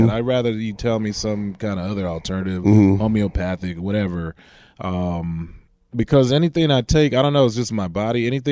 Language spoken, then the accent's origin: English; Berkeley, California, United States; And it's funny because, I'm from Berkeley, California.